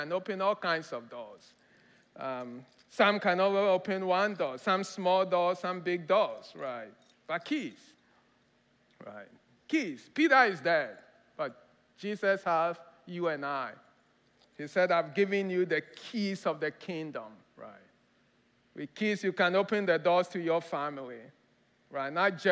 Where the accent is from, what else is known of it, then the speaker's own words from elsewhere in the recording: Ghana; I grew up in Ghana. Again, African, right? I grew up in Ghana.